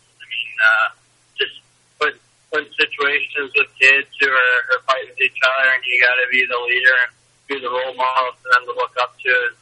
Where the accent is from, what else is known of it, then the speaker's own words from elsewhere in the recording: Summerside, Prince Edward Island, Canada; I've had great support for my whole life growing up in Summerside. It's a real tight-knit community